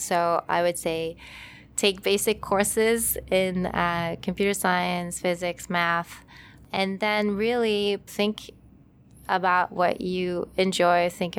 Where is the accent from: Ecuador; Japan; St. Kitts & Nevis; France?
France; now in United States; You know, I grew up in France, and I could have just stayed in France, right, and done school there.